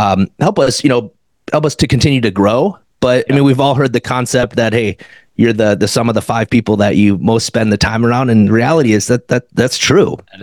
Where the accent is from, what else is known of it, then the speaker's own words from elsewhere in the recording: South Dakota, United States; But man, I grew up in South Dakota, and my folks got divorced at the age of 5.